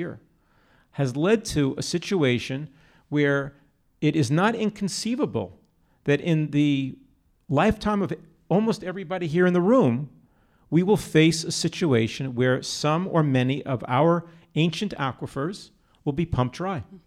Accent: New York, United States; I'm a New Yorker. I'm not a Californian, so just saying as an outside observer.

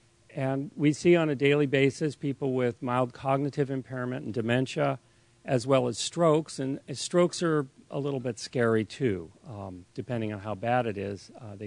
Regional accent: San Francisco, California, United States; Now, I grew up in San Francisco, and I know it's a foggy place

